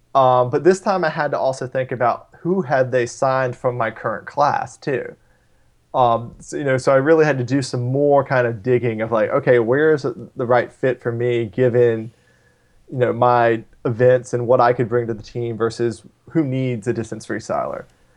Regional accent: Charlotte, North Carolina, United States; I'm from Charlotte, North Carolina.

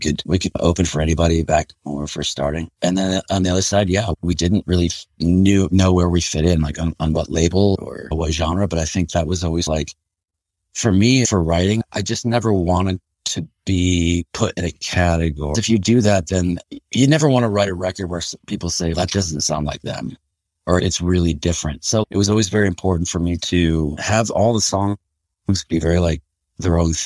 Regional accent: Pittsfield, Massachusetts, United States; Yeah, I was born in Pittsfield, Massachusetts, in Western Mass. It's funny because when I tell people I'm from Western Mass

